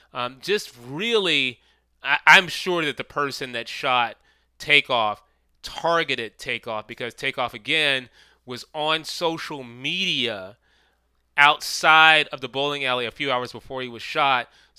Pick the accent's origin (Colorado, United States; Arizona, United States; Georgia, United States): Georgia, United States; Atlanta; this is really cutting deep in Atlanta, my hometown